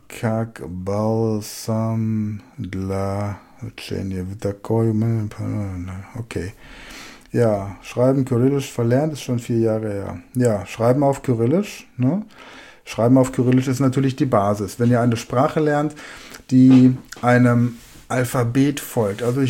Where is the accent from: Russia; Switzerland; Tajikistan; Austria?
Russia; ich bin Russin